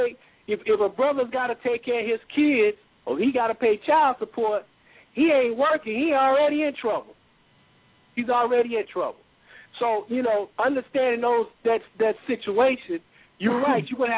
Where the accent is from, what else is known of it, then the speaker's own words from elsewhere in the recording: Nashville, Tennessee, United States; I'm from Nashville. I grew up near Tennessee State, one of the homes of Black Panthers, Fish University.